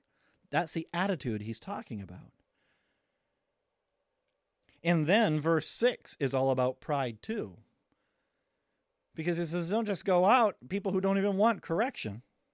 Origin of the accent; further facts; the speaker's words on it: New England, United States; accent: New England; If you listen to me when my accent's out, you can say, oh, I think you're from New England.